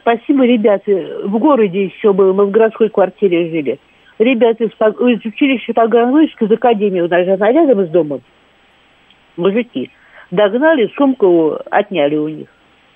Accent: Russia; Я говорю, нет, ну что, мы из России.

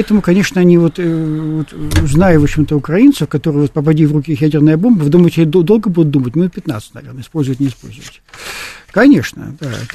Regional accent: Far East, Russia; Я же Дальневосточник

